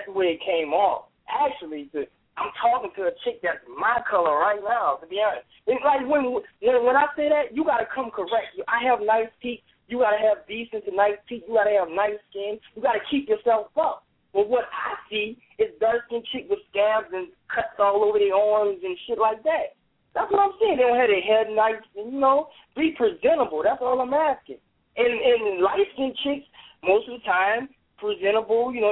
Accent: New Orleans, Louisiana, United States; Well, when I'm from New Orleans, so basically that's what I've seen a lot.

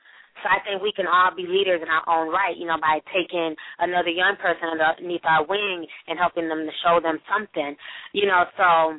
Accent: Harlem, New York, United States; I mean, I grew up in Harlem, and I'm in graduate school

